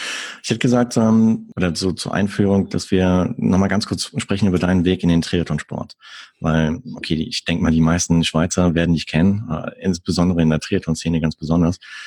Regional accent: Germany; selber Triathlet, seit Jahren Podcaster und Eventmoderator und wie du hörst, komme ich aus Deutschland.

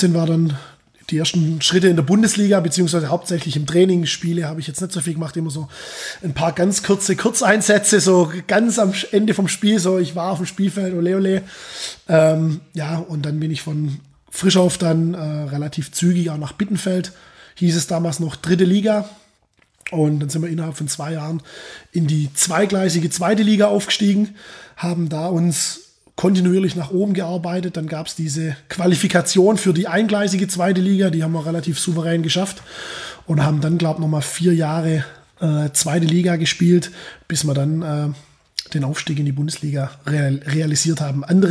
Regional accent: Wißgoldingen, Baden-Württemberg, Germany; In Wiesgoldingen, das ist so ein kleines Dorf zwischen Schwäbisch Gmünd und Göppingen. Das ist so das, was die meisten irgendwo kennen. Hat 1500 Einwohner, da bin ich aufgewachsen.

